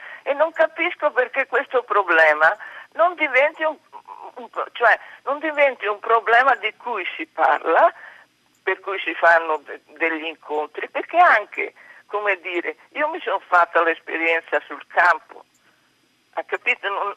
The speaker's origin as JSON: {"language": "Italian", "town": "Lamon", "region": "Veneto", "country": "Italy", "lives_now": "Florence, Italy", "said": "telefono da Firenze. Come si sente dall'accento, non sono fiorentina, ma da un paese della provincia di Belluno, si chiama Lamon."}